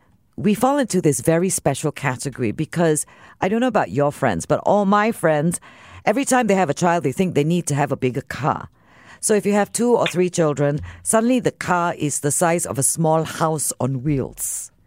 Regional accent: Singapore; No, I am a Singaporean parent.

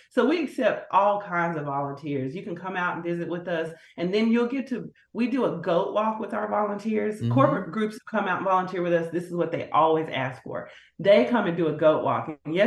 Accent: Dallas, Texas, United States; And if you don't know, I'm a Dallas girl. I was born and raised in Dallas. Mm. I was born at Baylor Hospital, and my current house is just a few miles away from Baylor.

